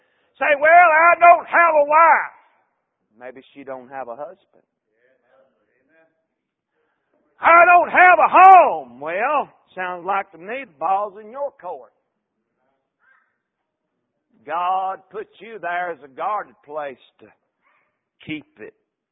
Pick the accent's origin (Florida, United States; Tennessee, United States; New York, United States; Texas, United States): Tennessee, United States; I was raised in Middle Tennessee out in a sort of a country setting, a country atmosphere.